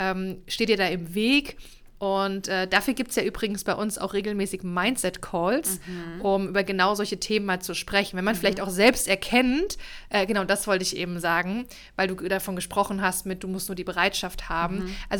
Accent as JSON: {"language": "German", "region": "East Germany", "country": "Germany", "said": "Also ich komme hier aus einer Niedriglohnregion, ich komme hier aus Ostdeutschland"}